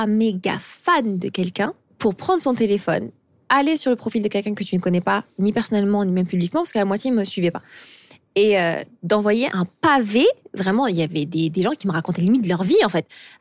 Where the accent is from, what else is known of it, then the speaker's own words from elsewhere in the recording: France; also born or lived in Algeria; tout simplement parce que je suis née en Algérie. J'ai une éducation algérienne. Mes parents sont tous les deux français, non pas du tout. Ils sont tous les deux algériens, pardon. Mais toute ma vie, je l'ai passée en France.